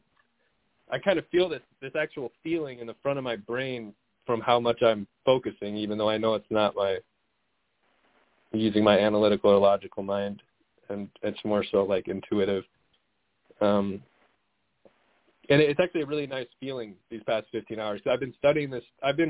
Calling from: Michigan, United States; I'm calling from Michigan.

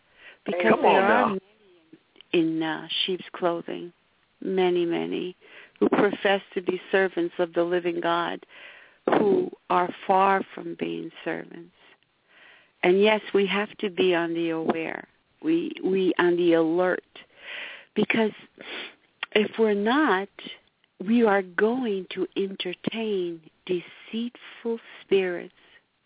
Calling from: Mastic, New York, United States; I'm calling from Mastic, Long Island, New York.

